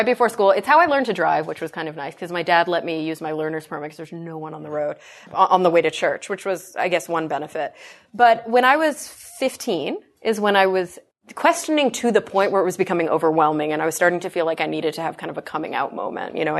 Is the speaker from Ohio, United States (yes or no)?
no; Dallas, Texas, United States; growing up in the Bible Belt and the suburbs of Dallas in a Mormon family